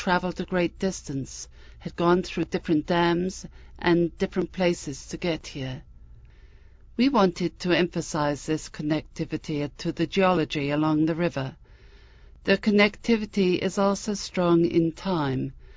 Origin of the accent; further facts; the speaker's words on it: Northeast, United States; now in Phoenix, United States; Because we're from Northeast and the heat is savage in Phoenix